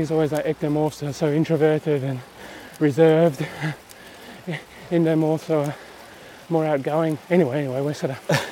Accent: Australia; now in Stabio, Switzerland; I'm actually Australian. I rent a house in Europe, I own a house in Australia. So where is my home? I've been moving around all my life.

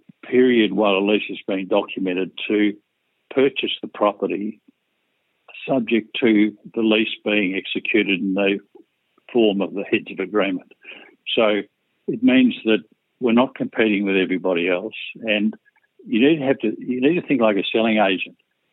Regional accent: Melbourne, Victoria, Australia; I grew up in Melbourne, attended Melbourne Grammar, and then went on to study economics at Monash University for 3 years.

